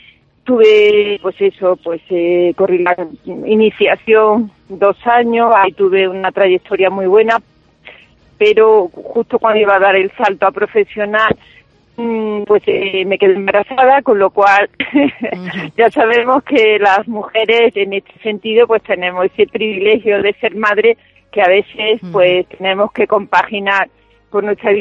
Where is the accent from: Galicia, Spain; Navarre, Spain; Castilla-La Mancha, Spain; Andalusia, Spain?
Andalusia, Spain; Córdoba; a mí correr en mi tierra, en Córdoba, que para mí es, pues eso, siempre quiero volver.